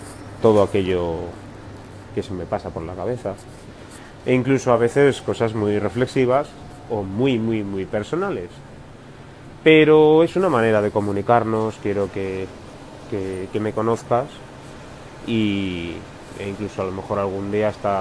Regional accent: Madrid, Community of Madrid, Spain; yo soy de Madrid, de la capital de España, tengo 30 años, más o menos

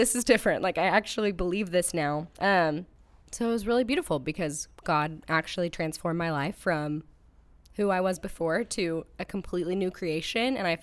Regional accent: Southlake, Texas, United States; now in Fort Worth, United States; So I grew up in South Lake, Texas, which is like 30 minutes from Fort Worth, where I currently live. I was an only child.

